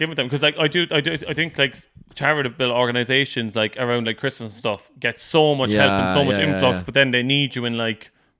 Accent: Ireland; Yeah, it's like the community aspect of like being Irish. Like even if you're Irish abroad, for example, like you mightn't even know someone that well, but like you help each other out.

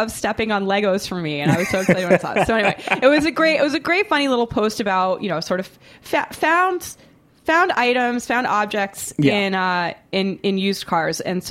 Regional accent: Boston, Massachusetts, United States; I'm from Boston.

